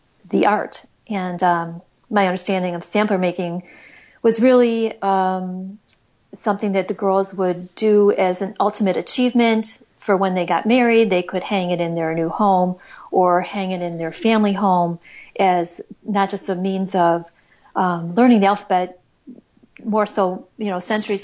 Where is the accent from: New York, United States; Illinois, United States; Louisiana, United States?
Illinois, United States; Frankfort; There was a for rent sign on this charming general store in my hometown, a block away, two blocks away from where we live, in historic downtown Frankfort, Illinois.